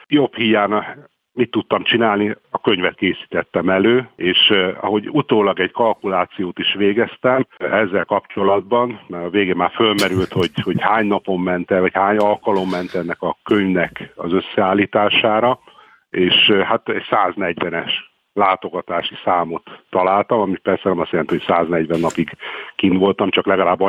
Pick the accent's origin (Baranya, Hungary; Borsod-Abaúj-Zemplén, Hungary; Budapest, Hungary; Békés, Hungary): Békés, Hungary; Szarvas; ha már úgyis Szarvasi vagyok és természetfotózással foglalkozom